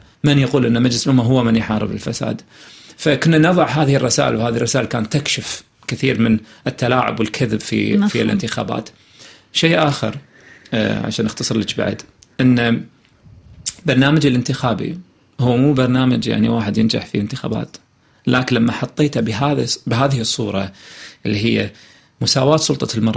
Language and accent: Arabic; Kuwait; شنو الامل اللي موجود عندنا في الكويت؟